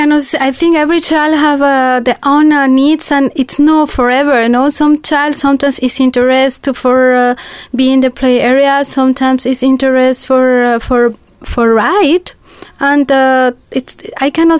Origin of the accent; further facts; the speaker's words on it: Mexico; I am a Mexican.